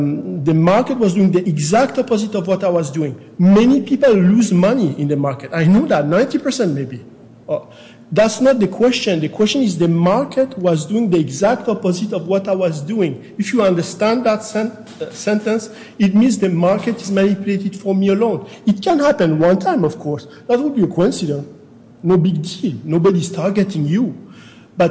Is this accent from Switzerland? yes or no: yes; Switzerland; now in United States; I mean, in the United States, I grew up in Switzerland